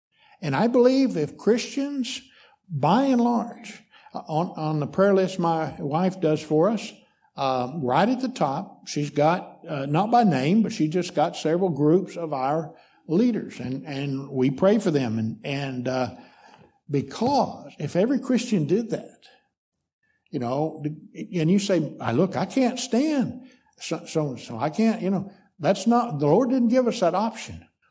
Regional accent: United States; This is just I'm just saying this as an American.

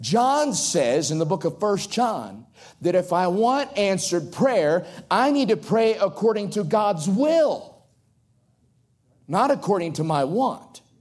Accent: Elizabeth City, North Carolina, United States; Where I'm from, in the east, I'm from the Outer Banks of North Carolina, right on the coast, a little place called Elizabeth City, big Coast Guard town. And where I'm from, in that part of the country, we use the word bless a lot.

